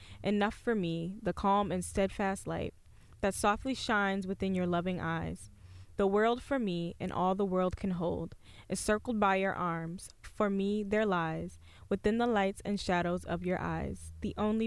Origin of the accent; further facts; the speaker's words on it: Michigan, United States; they are from my hometown, some of the members in Michigan.